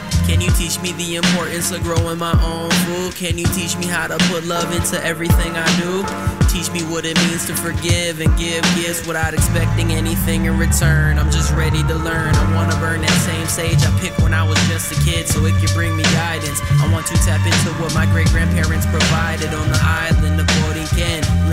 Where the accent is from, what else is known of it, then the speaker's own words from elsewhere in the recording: Minnesota, United States; I came from Minnesota, a mini Yabakota. And Spirit Lake is the reservation that I'm enrolled in.